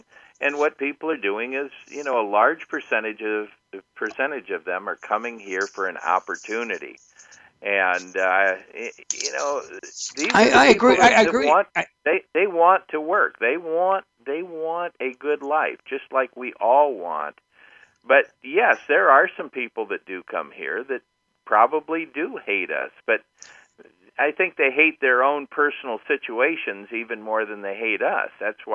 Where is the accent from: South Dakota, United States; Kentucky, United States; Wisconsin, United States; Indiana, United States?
Indiana, United States; I'm from Indiana.